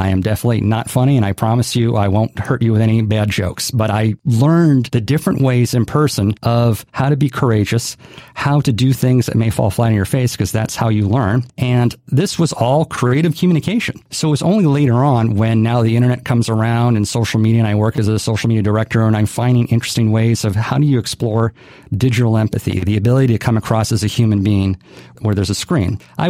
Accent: Hawaii, United States; So a little bit of my own background is I grew up in Hawaii, born and raised

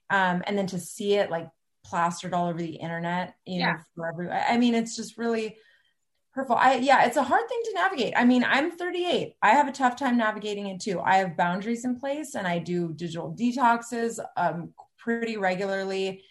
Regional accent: Cupertino, California, United States; I grew up in Cupertino.

